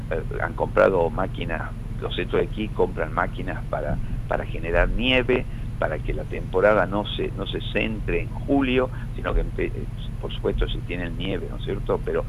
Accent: Tucumán, Argentina; nosotros como tucumanos tenemos que trabajar para generar más obras de infraestructura

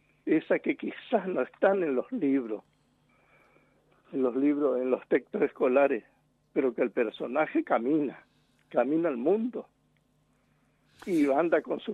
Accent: Yapeyú, Corrientes, Argentina; born there; porque yo nací allá, en Yapeyú, y me crié acá, pero nunca me fui allá.

